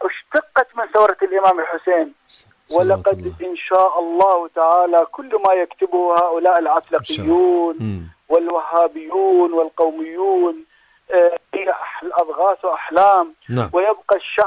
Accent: Iraq; نكتفي كعراقيين بأن نكرم ضيفنا

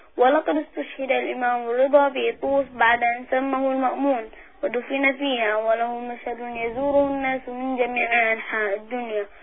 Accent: Bahrain; من البحرين، عمري 11 سنة.

